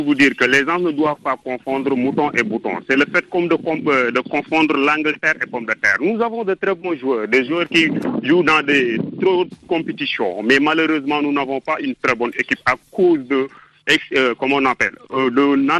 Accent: Diadar, Thiès, Senegal; now in Dakar, Senegal; je suis à Dakar, je vous salue, mais plus je viens de la région de Thiès, plus particulièrement au village qui appartient à la commune de Diadar.

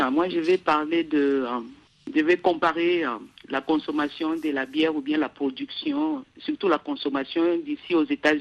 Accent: DR Congo; now in United States; surtout du pays là où je viens, de Congo, République démocratique

